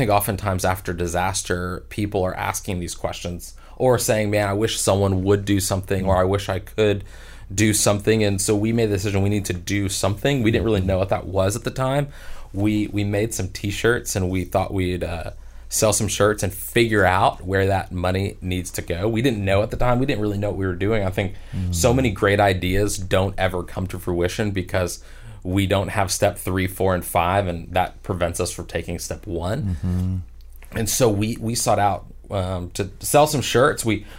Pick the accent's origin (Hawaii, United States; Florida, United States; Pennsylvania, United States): Florida, United States; And I grew up in South Florida, so hurricanes were like a fact of life.